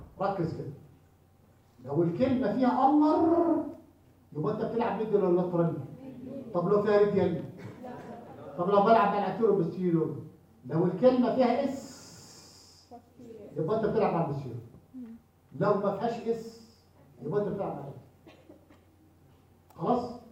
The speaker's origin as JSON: {"language": "Arabic", "country": "Egypt", "said": "من اشهر اسئله الريتر عندنا في مصر."}